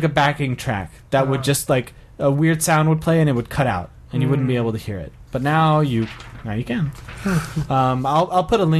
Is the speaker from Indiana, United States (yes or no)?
no; Memphis, Tennessee, United States; I'm from Memphis. My … is impeccable.